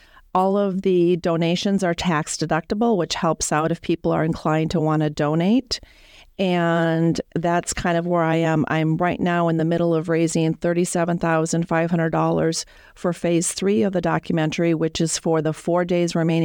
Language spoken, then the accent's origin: English; Fargo, North Dakota, United States; I came back to Fargo as an adult 15 years ago, and it's very much my hometown.